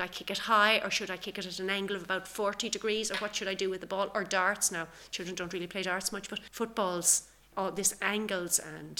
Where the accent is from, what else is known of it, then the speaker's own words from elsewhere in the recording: Galway, Connacht, Ireland; I'm from Galway.